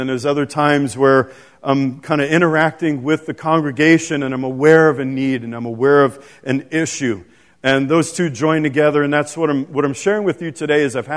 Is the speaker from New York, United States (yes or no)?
yes; New York City, New York, United States; Trade Center, was still smoldering, and I could see that, and it was heartbreaking. You know, it was my hometown.